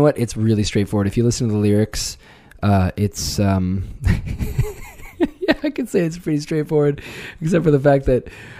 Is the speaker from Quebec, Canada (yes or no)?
yes; Knowlton, Quebec, Canada; also born or lived in Montreal; I was born in Montreal, lived there for 10 years, and then I've been living in Knowlton, you know, with my parents growing up